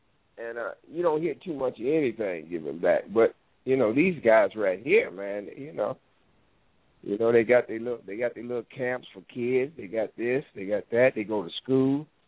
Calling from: Dayton, Ohio, United States; calling from Dayton, Ohio.

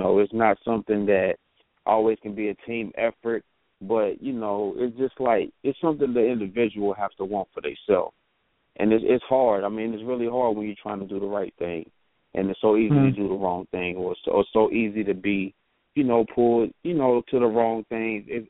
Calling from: Cincinnati, Ohio, United States; Hey, you're speaking to … from New State of Mind, representing Cincinnati.

